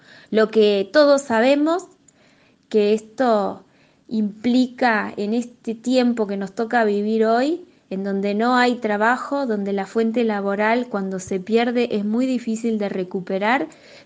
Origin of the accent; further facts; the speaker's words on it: Mar del Plata, Buenos Aires Province, Argentina; pero vengo de Mar del Plata, soy de Mar del Plata y conozco cada uno de los establecimientos de gestión privada.